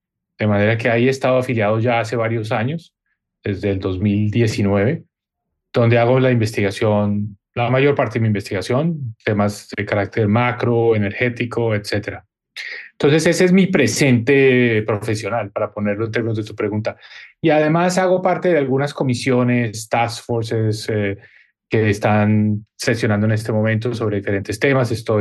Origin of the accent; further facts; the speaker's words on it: Colombia; a ser parte muy activa en el debate de políticas públicas en mi tierra natal, en Colombia, y paso bastante tiempo en mi país